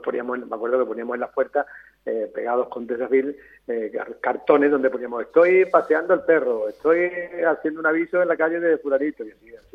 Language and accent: Spanish; Coripe, Andalusia, Spain; born there; also born or lived in Sevilla; yo nací allí, aunque yo no... aunque nací en Coripe, pero yo me fui a estudiar medicina a Sevilla, evidentemente.